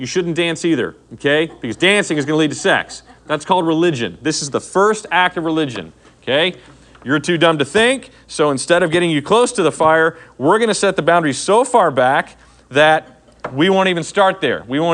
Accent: the South, United States; I came from the South, and they really are fans of legalism.

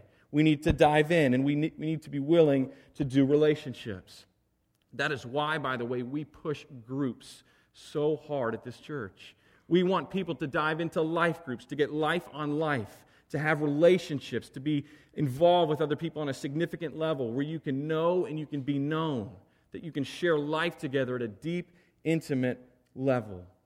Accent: Bible Belt, United States; I grew up in the Bible Belt. We live in the Bible Belt of California now.

